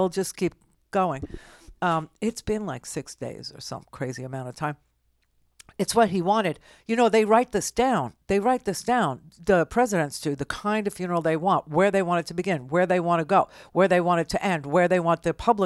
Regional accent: United States; It used to be like very fulfilling for me as an American.

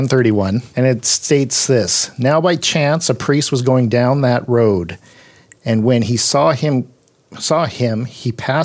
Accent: British Columbia, Canada; I say, yeah, we're from British Columbia up in Canada.

